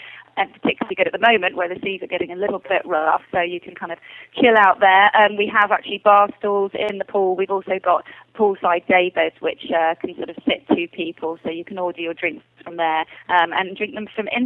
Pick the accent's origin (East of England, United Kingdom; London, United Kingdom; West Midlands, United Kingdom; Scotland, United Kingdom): London, United Kingdom; now in Phuket, Thailand; But I've been here for 6 months, and obviously I'm from London.